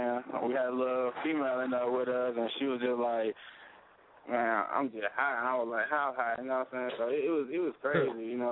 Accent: Columbus, Georgia, United States; now in Atlanta, United States; Yeah, I'm about … come from Columbus, Georgia, up in Atlanta.

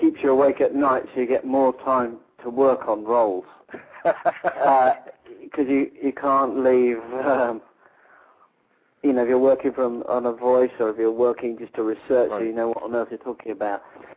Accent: United Kingdom; And as a British actor, to go over to the States

